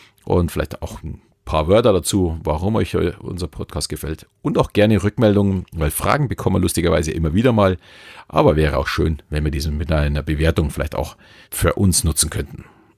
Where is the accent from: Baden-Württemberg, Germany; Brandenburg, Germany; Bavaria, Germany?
Bavaria, Germany; Natürlich Thomas als Berliner und ich als Bayer auch ein bisschen anderen Dialekt.